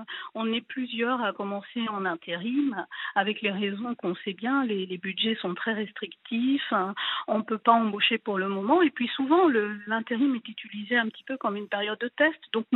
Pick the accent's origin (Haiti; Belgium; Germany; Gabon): Gabon; now in France; je suis d'origine donc africaine et mon père qui avait prévu pour moi un destin tout tracé dans mon pays d'origine, le Gabon